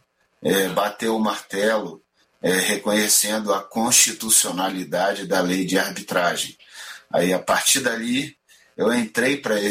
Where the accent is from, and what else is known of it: Brasília, Federal District, Brazil; born or raised there; also born or lived in Rio de Janeiro